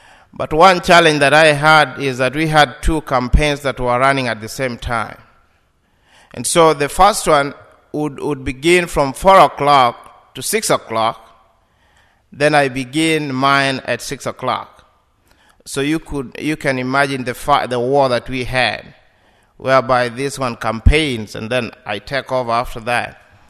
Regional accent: Kenya; I'm a Kenyan. So most of these experiences were not strange to me.

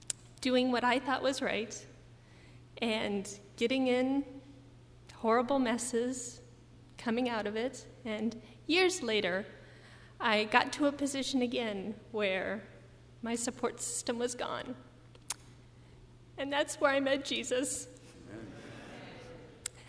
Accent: Colorado, United States; Growing up, I grew up in Colorado.

